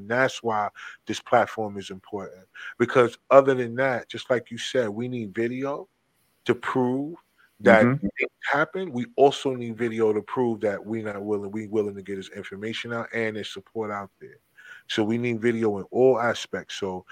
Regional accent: New Jersey, United States; I'm from Jersey.

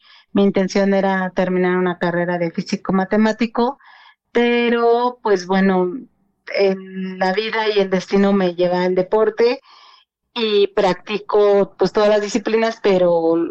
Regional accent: Mexico; Como clásicos mexicanos, no me preguntaron

